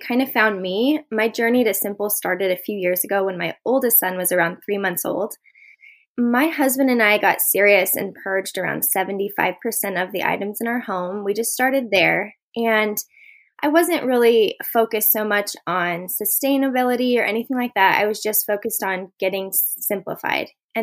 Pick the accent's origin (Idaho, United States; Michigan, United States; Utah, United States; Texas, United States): Idaho, United States; Boise; I am from Boise, Idaho.